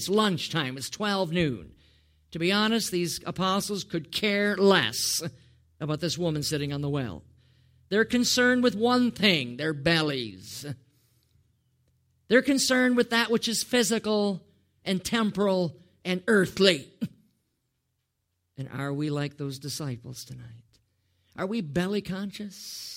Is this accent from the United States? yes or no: yes; Wisconsin, United States; I grew up in Wisconsin.